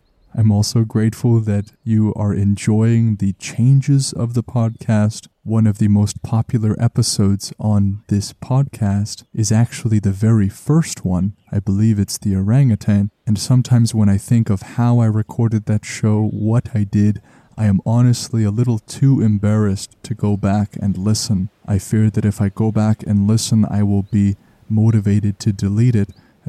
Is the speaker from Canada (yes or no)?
yes; Canada; especially as a Canadian.